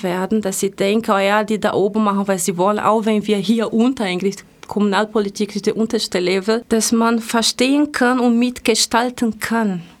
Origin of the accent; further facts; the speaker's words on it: Rio de Janeiro, Brazil; ich bin ja dunkelhäutig, man kann nicht sehen, aber hören, dass ich auch einen Migrationshintergrund habe. Ich komme aus Rio de Janeiro, aus Brasilien.